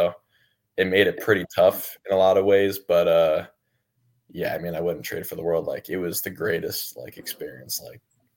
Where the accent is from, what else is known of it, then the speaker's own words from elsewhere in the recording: Connecticut, United States; Connecticut is not the best. I mean, yeah, I'm not going to knock that. But, I mean, we got some hoopers